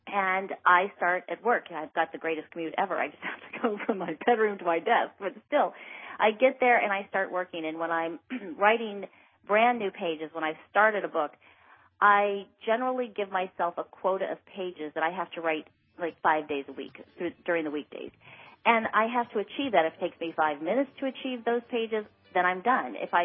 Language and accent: English; Texas, United States; now in New York, United States; by coming to New York, having, as I said, born and raised in Texas, coming up to New York, and then to get here, and it was almost like starting entirely a new life